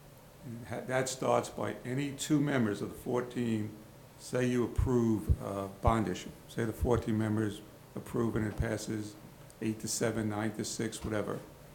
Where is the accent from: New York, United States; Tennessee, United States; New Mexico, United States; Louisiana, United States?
New York, United States; Brooklyn; I'm from Brooklyn, so I might, you know, we don't change things that quickly.